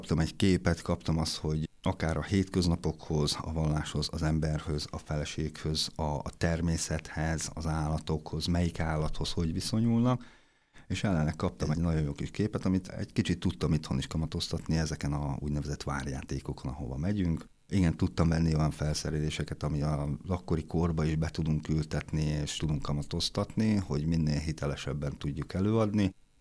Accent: Hungary; A tolmács segítségével próbáltunk elmondani, hogy majd magyarisznám, magyarok vagyunk.

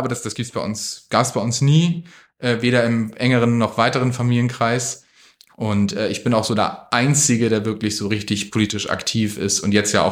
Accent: Kiel, Schleswig-Holstein, Germany; Ich komme aus Kiel, also 240.000 Einwohner ist jetzt im Vergleich zu Berlin ein Witz, aber in Schleswig-Holstein, bei mir zu Hause, ist es die größte Stadt und die Großstadt

